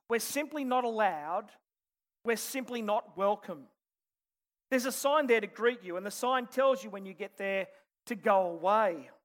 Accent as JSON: {"language": "English", "town": "Sydney", "region": "New South Wales", "country": "Australia", "tie": "born or raised there", "said": "But I grew up in Western Sydney."}